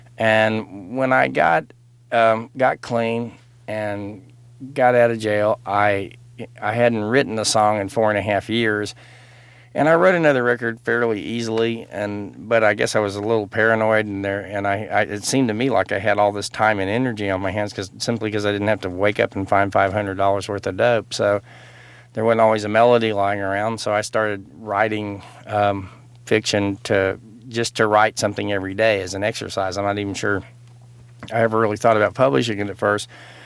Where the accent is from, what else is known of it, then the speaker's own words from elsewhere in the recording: Texas, United States; I grew up in Texas in a home that was opposed to the death penalty